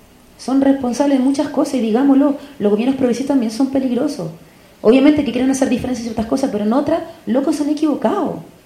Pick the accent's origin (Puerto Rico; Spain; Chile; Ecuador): Chile; amo mi país, lo amo, porque es mi gente, es mi tierra, me reconozco en su esquina